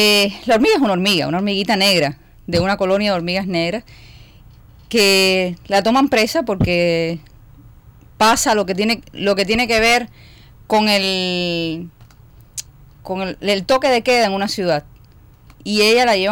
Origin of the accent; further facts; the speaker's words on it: Cuba; soy cubana por supuesto